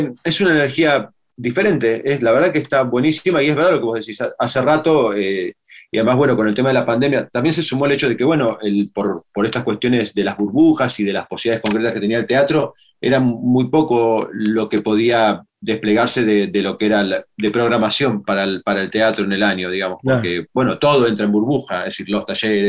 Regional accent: Mar del Plata, Buenos Aires Province, Argentina; Sí, soy de Mar del Plata, soy de Mar del Plata.

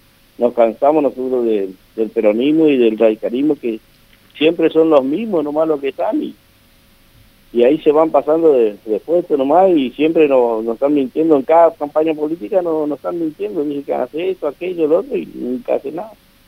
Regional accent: Puerto Vilelas, Chaco, Argentina; soy de Puerto Vilela, he nacido y crecido acá en Puerto Vilela.

